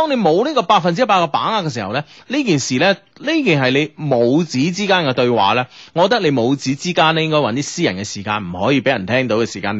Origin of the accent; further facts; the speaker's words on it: Guangzhou, Guangdong, China; 我話我係廣州人嚟㗎我父母都係廣州人㗎